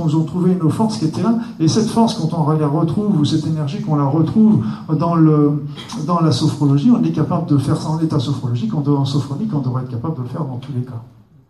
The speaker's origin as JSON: {"language": "French", "region": "Normandy", "country": "France", "said": "En Normandie, moi j'ai travaillé longtemps, je suis normand, et j'ai travaillé longtemps en Normandie."}